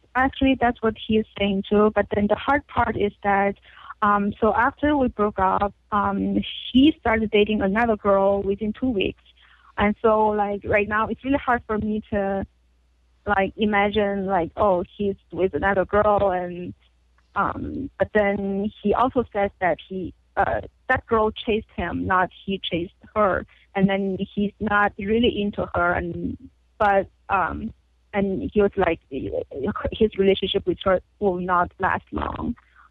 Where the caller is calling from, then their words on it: Chicago, Illinois, United States; I'm calling from Chicago, Illinois.